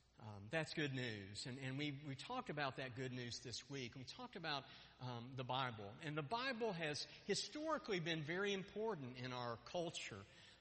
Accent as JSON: {"language": "English", "town": "Dallas", "region": "Texas", "country": "United States", "tie": "born or raised there", "said": "Even the hoodlums that I grew up with in Oak Cliff"}